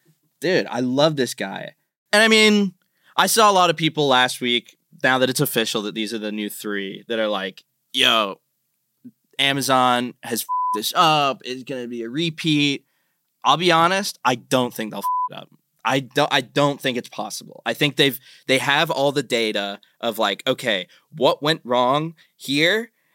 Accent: Australia; I'm Australian and I lost my f***ing accent.

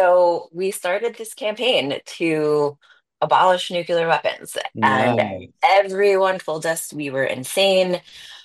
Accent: United States; as I was in Japan working, I decided it would be important to visit Hiroshima as an American.

